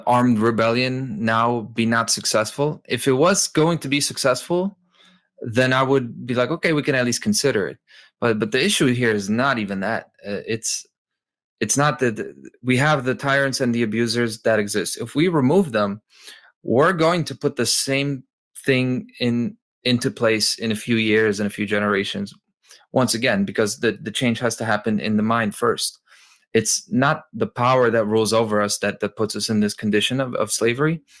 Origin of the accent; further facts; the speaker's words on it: Poland; English is a second language; now in United States; I'm an immigrant here. I'm from Poland, right?